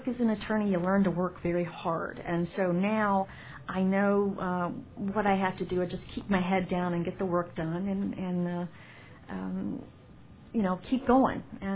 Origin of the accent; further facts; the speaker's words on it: Atlanta, Georgia, United States; Yeah, I think because I grew up here in Atlanta during the 60s and 70s, as a kid, I saw a lot of the racial issues going on